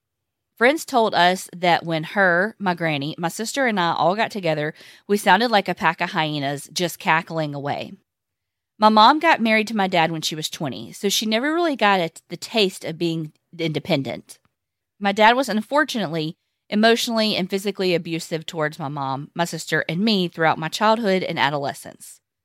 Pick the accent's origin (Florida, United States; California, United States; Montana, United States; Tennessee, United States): Tennessee, United States; I originally felt drawn to you guys because I'm from Tennessee, and I loved your accents and the nostalgia you gave me about living in the South.